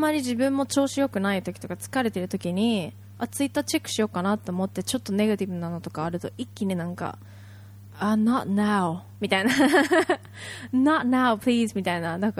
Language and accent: Japanese; Tokyo, Japan; まあこれは東京で育ってしまったのと、まあ、JR 沿線ずっと JR 使ってるのと、特に中央線で大学行ってたとか。